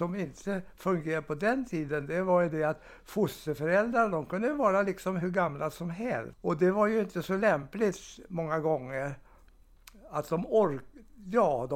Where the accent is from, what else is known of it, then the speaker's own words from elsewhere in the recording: Heby, Uppsala County, Sweden; Ja, Heby heter trakten där, ja. Utanför Sala.